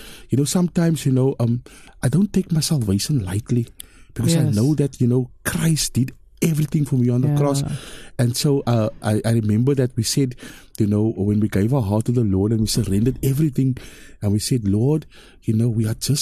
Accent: Cape Flats, Western Cape, South Africa; English is a second language; when I met my wife some 20 odd years ago, I came from the Cape Flats, and I couldn't speak proper English

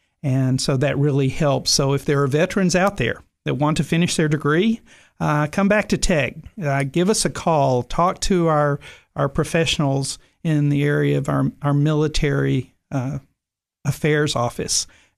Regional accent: Cross Plains, Tennessee, United States; also born or lived in Texas; Actually, I grew up in Texas, but when I was in high school, we moved to Tennessee. And grew up in Middle Tennessee. I actually grew up in the Cross Plains area, which is outside of Nashville.

